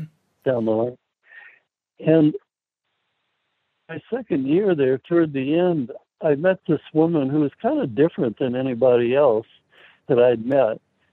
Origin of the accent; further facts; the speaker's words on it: Long Beach, California, United States; also born or lived in Virginia; Virginia originally, and then Long Beach, California.